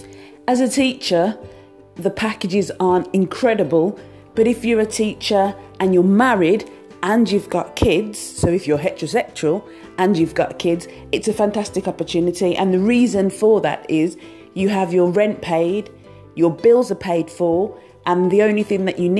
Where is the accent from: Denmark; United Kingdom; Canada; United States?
United Kingdom; I'm a British teacher from the UK, moving to an international school, living around or working with fellow Brits.